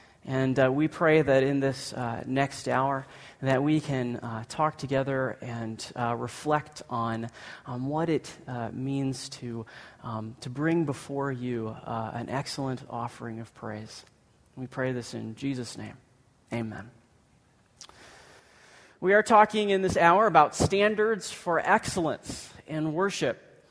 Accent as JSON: {"language": "English", "country": "Ireland", "lives_now": "Grand Rapids, United States", "said": "thought that I would come up here to Grand Rapids, to Dutch West, Michigan, me being an Irishman"}